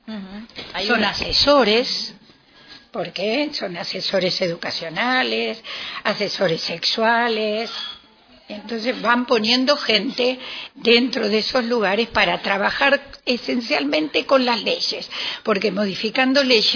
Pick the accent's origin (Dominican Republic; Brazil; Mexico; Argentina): Argentina; Y tiene organizaciones, por lo menos en mi país, dos organizaciones que trabajan fuertes. Una de ellas, que sigue todas las directivas de la IGLA, es SIGLA en la Argentina.